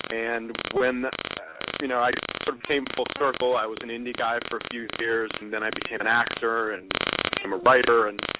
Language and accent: English; Maryland, United States; My dad actually lived in Houston, but I grew up in Maryland